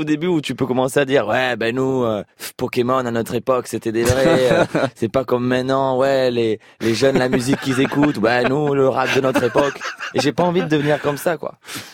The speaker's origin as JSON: {"language": "French", "town": "Toulouse", "region": "Occitanie", "country": "France", "said": "Ou alors, il faut absolument qu'on cache qu'on vient de Toulouse."}